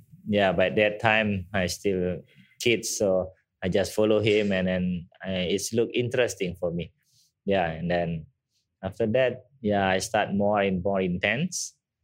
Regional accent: Bali, Indonesia; English is a second language; So yeah, I'm originally from Bali. I born here.

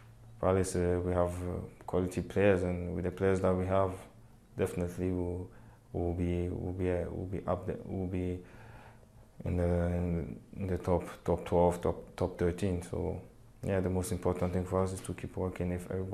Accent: Marseille, Provence-Alpes-Côte d'Azur, France; So I knew Drogba when he was in Marseille, and because I come from Marseille as well, so I knew him when he was in Marseille

